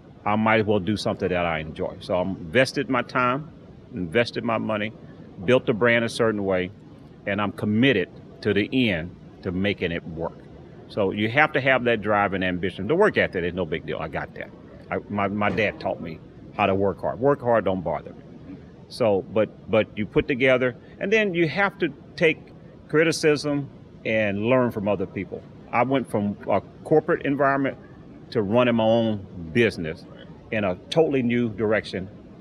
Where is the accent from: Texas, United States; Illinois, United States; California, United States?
Texas, United States; Houston; I'm from Houston. I grew up in Sunnyside.